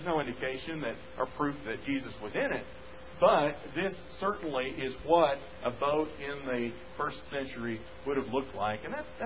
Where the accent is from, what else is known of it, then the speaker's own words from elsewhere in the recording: Texas, United States; he tried to make a connection with me, and when he learned I was from Texas, he said, "Oh, my wife's from Texas."